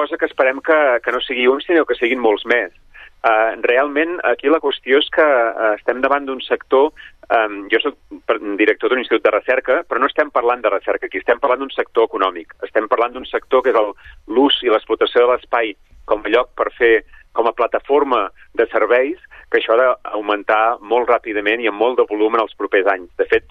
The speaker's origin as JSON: {"language": "Catalan", "town": "Manresa", "region": "Catalonia", "country": "Spain", "said": "no soc sabadellenc, soc manresà"}